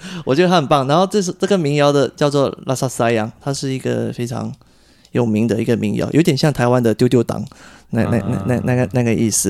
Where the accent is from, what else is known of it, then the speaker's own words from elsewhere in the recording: Malaysia; now in Taiwan; 台湾其实现在已经接近我的一切了。马来西亚是我家乡，它是我的根，这个东西是没有办法改变的，就是它就是存在。马来西亚是根，然后台湾是家，